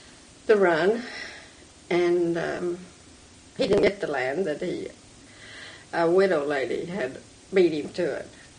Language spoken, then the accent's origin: English; Kiowa, Kansas, United States; born there; I was born in 1922 in Kiowa, Kansas.